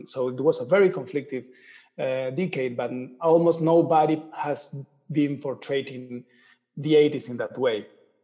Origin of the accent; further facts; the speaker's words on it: Murcia, Region of Murcia, Spain; I'm from Murcia, which is the capital of Murcia region.